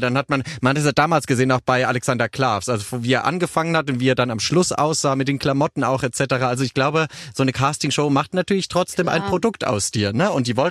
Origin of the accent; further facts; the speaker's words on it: Mannheim, Baden-Württemberg, Germany; born there; als geborener Mannheimer